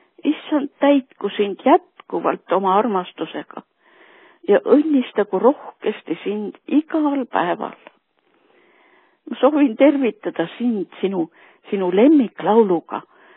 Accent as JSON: {"language": "Estonian", "town": "Tallinn", "region": "Harju County", "country": "Estonia", "said": "Tallinnast."}